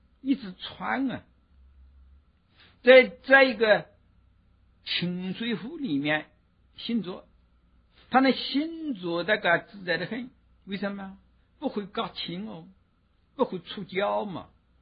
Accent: China; 用我们中国人的这个说话来说

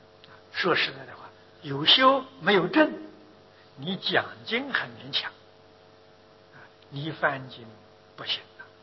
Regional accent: China; 我们身为中国人，不能说是不幸运的

